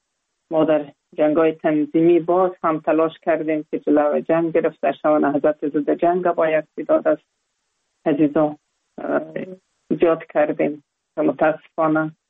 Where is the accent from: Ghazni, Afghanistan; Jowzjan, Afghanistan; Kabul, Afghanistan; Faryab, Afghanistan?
Kabul, Afghanistan; بعد از جای به جای دیگه در کابل ماندیم. پانتون خود تحصیلات عالی خود کلش در کابل ختم کردیم و تحصیلات ما به سر رسندیم. در یک خانواده روشن فکر به دنیا آمدیم.